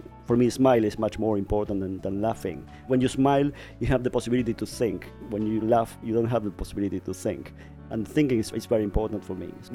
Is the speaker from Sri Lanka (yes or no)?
no; Buenos Aires, Argentina; I am from Buenos Aires, Argentina, and I was born in 63.